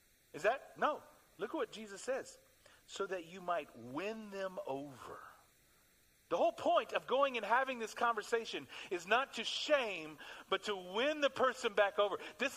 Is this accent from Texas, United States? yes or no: yes; Texas, United States; And second of all, my hometown is 3 hours away from Waco, Texas.